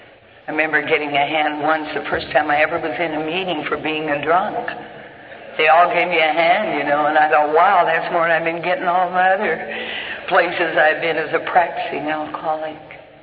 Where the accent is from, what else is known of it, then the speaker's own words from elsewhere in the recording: Washington, United States; when I called the central office in my hometown in the state of Washington